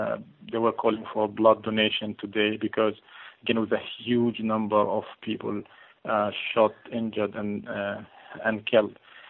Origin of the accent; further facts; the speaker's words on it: Gaza Strip, Palestine; Palestinians, we have been under a really medieval, brutal occupation for seven decades. We had young people growing up in Gaza.